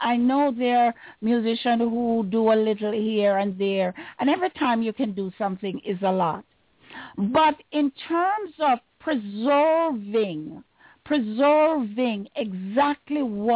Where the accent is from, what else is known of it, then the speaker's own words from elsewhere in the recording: Trenchtown, Kingston, Jamaica; I'm from Trenchtown